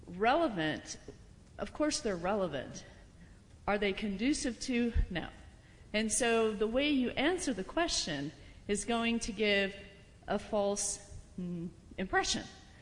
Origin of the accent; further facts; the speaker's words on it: Monument, United States; I'm from Monument. I have three kids in school there